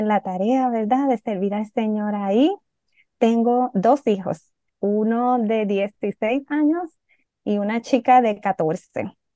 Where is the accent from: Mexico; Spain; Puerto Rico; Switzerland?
Puerto Rico; now in United States; yo soy puertorriqueña. Vivo en Estados Unidos hace cerca de 23 años y estoy casada con el … estamos en la ciudad de Gettysburg, Maryland